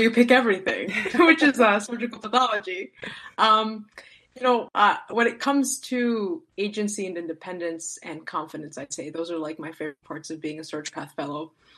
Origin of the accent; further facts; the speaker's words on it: New Jersey, United States; I am originally from New Jersey. I went to college in New Jersey.